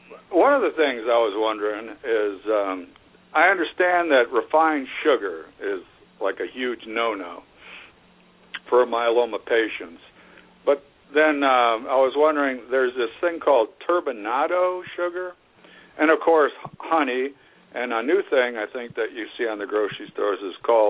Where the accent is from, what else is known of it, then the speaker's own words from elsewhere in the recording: Wisconsin, United States; accent: northern Wisconsin; Well, that's my northern Wisconsin accent, I think.